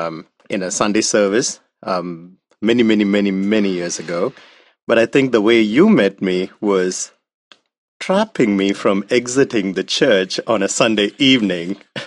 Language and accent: English; South India, India; I was born in India, in southern India, and I was born in a Christian family, a nominal Christian family. And middle-class family, just the average Indian